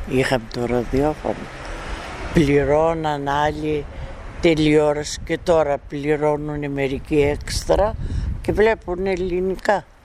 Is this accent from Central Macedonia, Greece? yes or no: no; Komotini, East Macedonia and Thrace, Greece; Ο τόπος μου. Εδώ γεννήθηκα. Εδώ πήγα σχολείο.